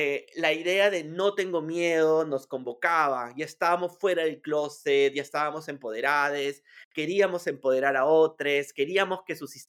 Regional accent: Piura, Peru; now in Lima, Peru; yo soy un chico de Piura que ven a Lima

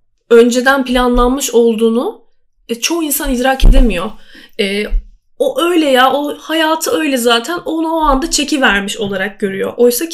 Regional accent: Black Sea Region, Turkey; Biz zaten Karadenizliyiz.

